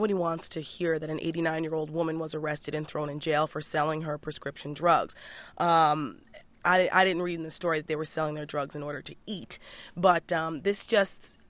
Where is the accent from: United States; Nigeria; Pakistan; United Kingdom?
United States; New Jersey; I grew up in North Jersey too.